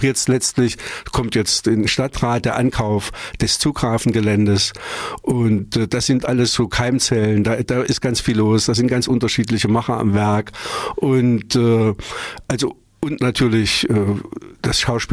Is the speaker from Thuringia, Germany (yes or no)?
yes; Erfurt, Thuringia, Germany; Und damit sind wir als Erfurter vorgeprescht und stehen dann dumm da.